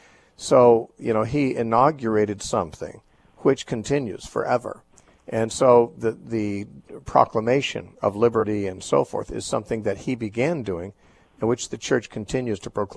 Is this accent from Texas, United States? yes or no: yes; Texas, United States; I hope the people who are listening in Phoenix, Arizona care as much as this Texan does